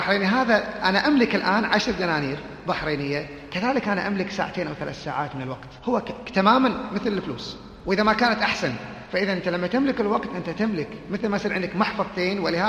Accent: Kuwait; فهو شيخ مشهور عندنا في الكويت وكذلك في المنطقة

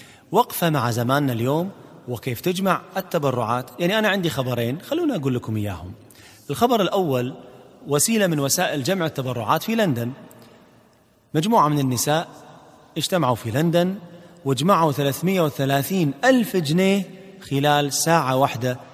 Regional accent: Kuwait; طبعا هاي باللهجة الكويتية، يعني قاعد أقول لكم يا لأن القصة صارت عندنا في الكويت

